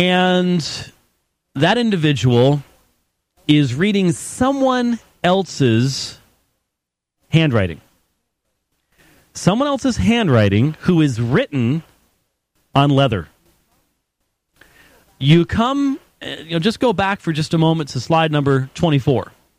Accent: Robbinsdale, Minnesota, United States; Well, actually, Robbinsdale is my hometown.

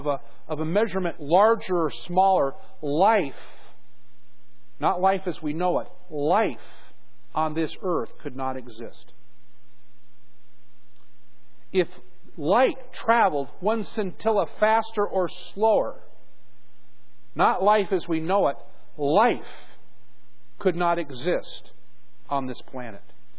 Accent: Virginia, United States; Growing up in Virginia for a while, they had a terrible gnats

